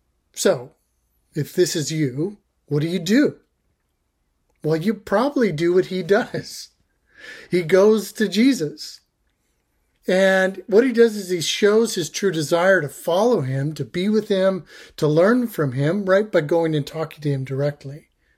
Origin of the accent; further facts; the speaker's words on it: Canada; And I'm Canadian.